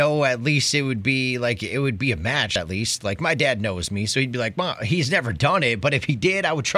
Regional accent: Brookings, South Dakota, United States; So we're obviously from Brookings, so South Dakota State University.

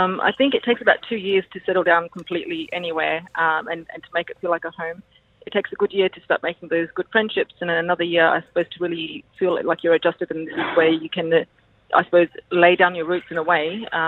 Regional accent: Australia; born there; moved away; I was born in Australia.

